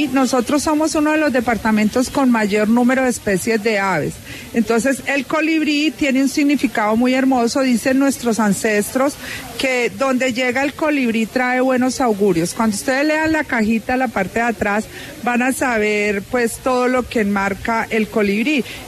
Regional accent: Valle del Cauca, Colombia; en lo que somos los vallecaucanos amantes del deporte

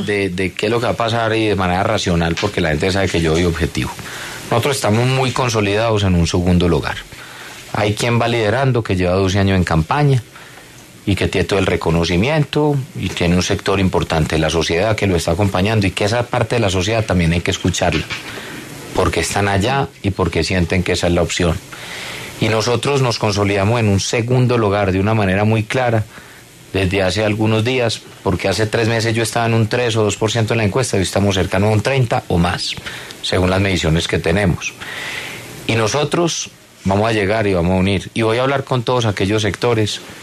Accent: Colombia; ¿no nos podremos poner de acuerdo con eso como colombianos?

